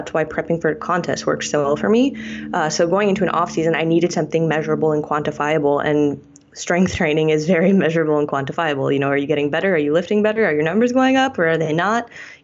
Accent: Dayton, Ohio, United States; a sport performance facility where I grew up in Dayton

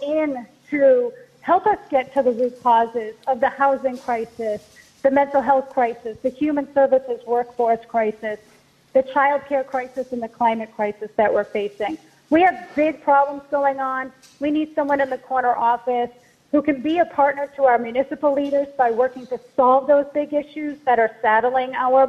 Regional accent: Lowell, Massachusetts, United States; Yeah, we've been starting in my hometown city of Lowell, Massachusetts.

